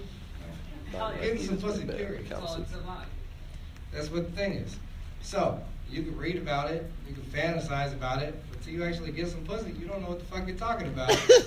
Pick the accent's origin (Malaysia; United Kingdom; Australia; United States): United Kingdom; England; I'm English, and I fuck the Irish.